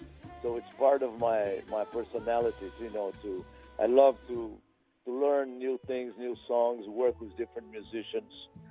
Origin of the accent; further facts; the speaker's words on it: Brazil; now in United States; And I started forming little bands in my hometown in Brazil. That's how jazz entered my life.